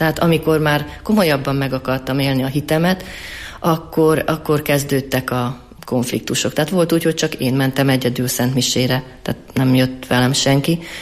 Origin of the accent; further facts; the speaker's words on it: Romania; amikor megkérdezték, hogy milyen nemzetiségű vagyok, és én mondtam, magyar vagyok Romániából